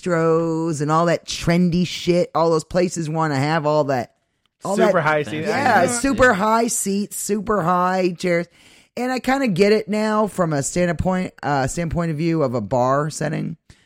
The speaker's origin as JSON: {"language": "English", "region": "Maine", "country": "United States", "said": "And not just because I come from Maine. I don't like all things from Maine."}